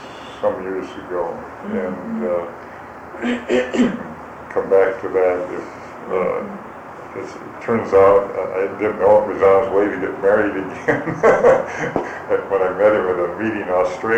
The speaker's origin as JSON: {"language": "English", "region": "South Dakota", "country": "United States", "said": "And I was from South Dakota, and South Dakota had no driver's license."}